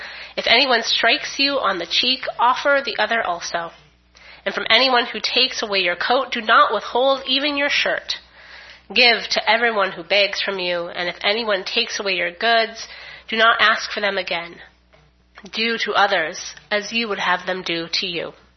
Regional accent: Minnesota, United States; I grew up in Minnesota.

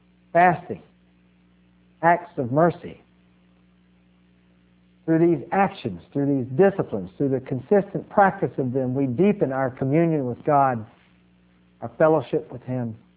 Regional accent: the South, United States; Now, I'm from the South, as you can probably tell in my speech.

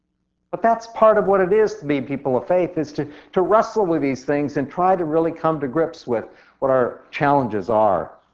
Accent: South Dakota, United States; Like Pastor Karen, I grew up in South Dakota

